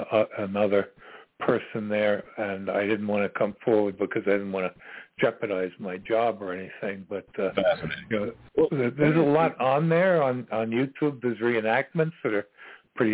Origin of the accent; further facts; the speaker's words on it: New York, United States; also born or lived in Texas; I'm from New York originally.